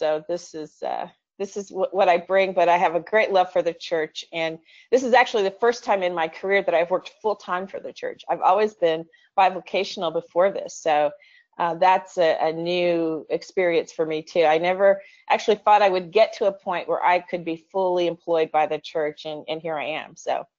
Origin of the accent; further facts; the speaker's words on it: Terre Haute, Indiana, United States; I grew up in the Midwest in Terre Haute, Indiana, which is about 70 miles west of Indianapolis.